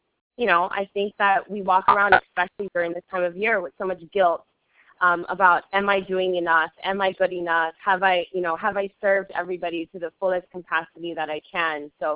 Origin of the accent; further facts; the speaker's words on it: Hawaii, United States; I am from Hawaii. I grew up on the North Shore.